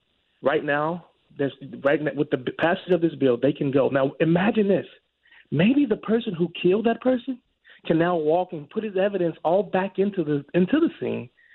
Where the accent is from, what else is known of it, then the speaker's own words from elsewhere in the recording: Chicago, Illinois, United States; now in Joliet, United States; I'm Black. I'm originally from Chicago. I live in Joliet.